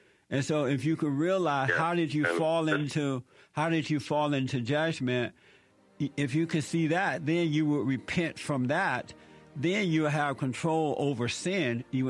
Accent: Alabama, United States; I grew up in Alabama on a plantation, at a time when laws were against black folks.

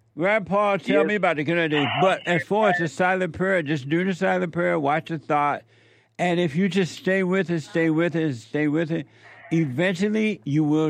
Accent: Alabama, United States; I remember those good old days, too, like that, man. Growing up in Alabama, the same thing.

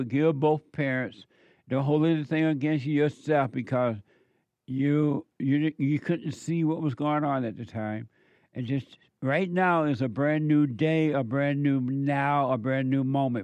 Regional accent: Alabama, United States; I grew up in Alabama with a girl.

